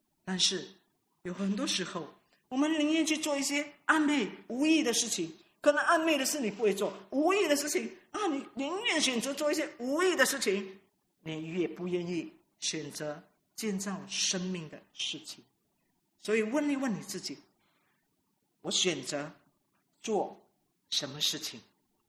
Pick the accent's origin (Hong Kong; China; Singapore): Singapore; 我们新加坡人很喜欢投诉，对不对？